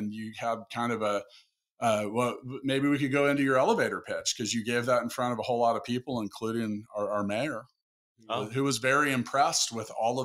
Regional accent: Kansas City, Missouri, United States; You can learn all about what they do straight out of my hometown of Kansas City.

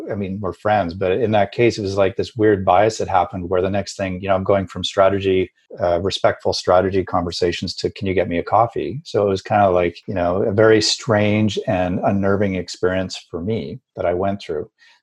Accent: Alberta, Canada; for someone like me who I grew up in Alberta, I'm kind of like meat and potatoes, you know, kind of a guy.

